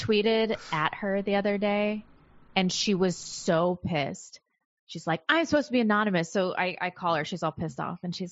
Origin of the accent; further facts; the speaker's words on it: St. Louis, Missouri, United States; Okay, so I was from St. Louis, but I lived in West County, so it was the white area.